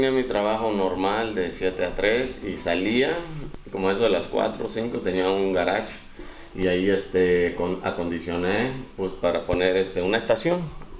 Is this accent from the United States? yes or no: yes; California, United States; born there; also born or lived in Tlalnepantla, Mexico; Y yo nací aquí, de hecho, en Tlalnepantla, Estado de México. Pero a los 6 años me llevaron a California, Estados Unidos. Y ya regresé como a los 26. Me regresaron a los 26.